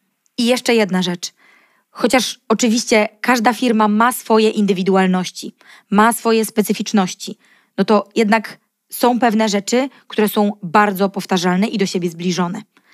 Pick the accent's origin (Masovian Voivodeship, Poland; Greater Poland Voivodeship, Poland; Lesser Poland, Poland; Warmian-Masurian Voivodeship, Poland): Lesser Poland, Poland; Kraków; Jestem z Krakowa, więc no tutaj nie mogę